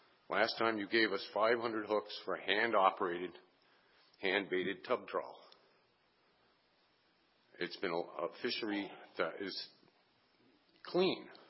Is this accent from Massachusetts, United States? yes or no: yes; Lambert's Cove, Massachusetts, United States; I live in West Chisbury. I'm from Lambert's Cove